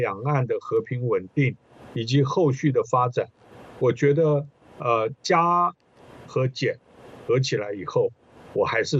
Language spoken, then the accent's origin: Chinese; China; 我们中国人讲盖棺论定啊